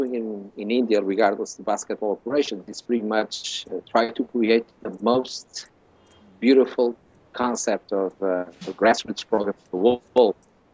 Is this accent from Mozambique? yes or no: yes; Mozambique; English is a second language; moved away; The first one is growing up in Africa, in Mozambique, where basketball was the number one sport.